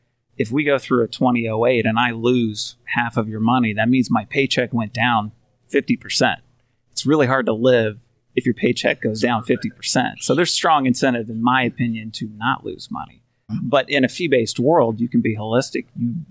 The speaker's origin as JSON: {"language": "English", "region": "Kansas", "country": "United States", "tie": "born or raised there", "said": "I grew up in Kansas, but I started my practice in Phoenix, Arizona, with the bright idea of starting a relationship-based business in a city where you don't know anybody."}